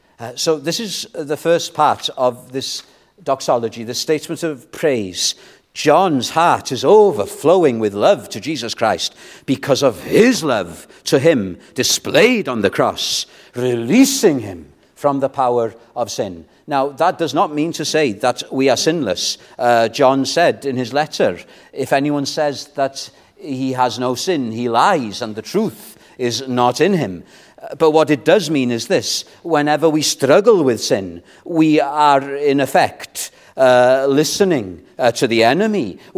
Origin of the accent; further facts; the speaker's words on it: Wales, United Kingdom; It won't take you long to realize what my nationality is. I'm Welsh, and I'm proud of it.